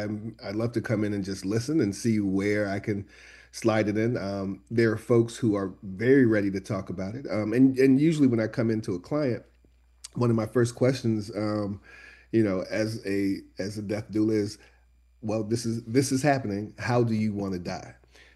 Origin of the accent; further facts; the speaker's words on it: Charlottesville, Virginia, United States; I come from Charlottesville, Virginia.